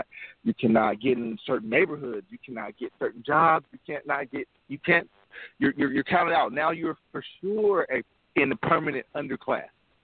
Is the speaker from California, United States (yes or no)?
yes; Stockton, California, United States; I'm from Stockton. I love Mexican food too.